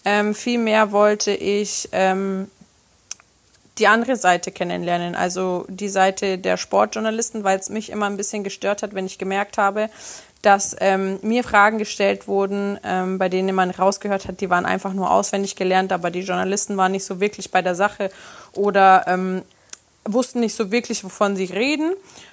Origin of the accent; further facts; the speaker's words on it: Germany; Also, mein Papa ist aus Rom, meine Mama aus Sardinien. Ich bin aber in Deutschland groß geworden und habe mein Leben lang Fußball gespielt.